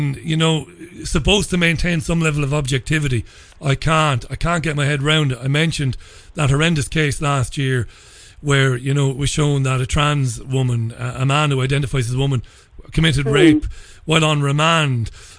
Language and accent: English; Ireland; now in United Kingdom; I'm an Irish guy living in England.